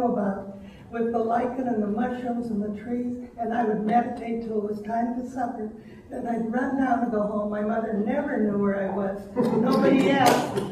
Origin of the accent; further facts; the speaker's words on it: Vermont, United States; Okay, growing up in Vermont, as soon as school was over, I'd run across this swinging bridge over a river and up this cliff.